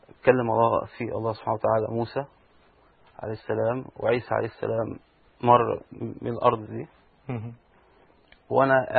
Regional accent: Alexandria, Alexandria Governorate, Egypt; انا كندي ايطالي الجنسيه، متربي في اسكندريه، كنت في مدرسه امريكيه

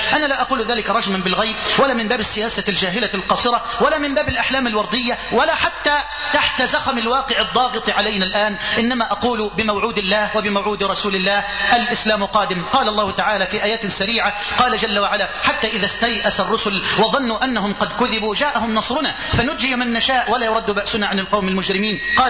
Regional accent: Egypt; بلدنا مصر

